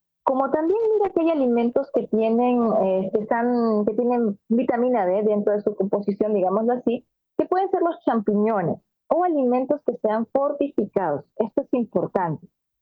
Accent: Peru; al menos en mi país, yo soy de Perú

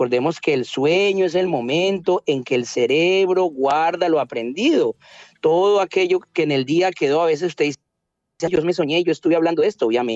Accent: Colombia; Por ahí alguna vez escuché en mi país, en Colombia

